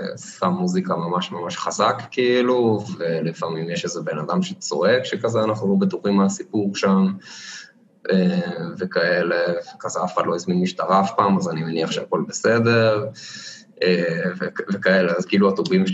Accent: Modi'in, Central District, Israel; במקור ממודיעין, רוב החבר'ה עדיין גרים ממודיעין

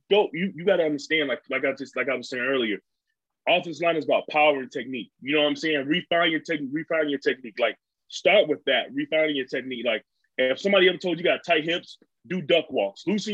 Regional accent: Alabama, United States; because, like, growing up in Alabama, the only place you have is the only thing that people, like, show off and broadcast is Alabama State, Alabama A&M, or UAB.

